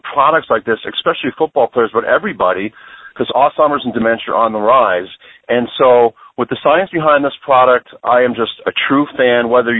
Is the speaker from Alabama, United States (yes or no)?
no; New Jersey, United States; and I grew up in New Jersey, and we can be pretty skeptical out there